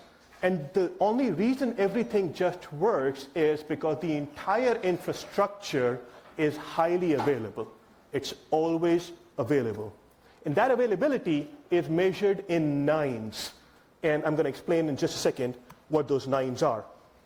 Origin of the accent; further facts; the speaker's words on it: Islamabad, Islamabad Capital Territory, Pakistan; I came all the way from Islamabad, Pakistan, to talk to you about clustering.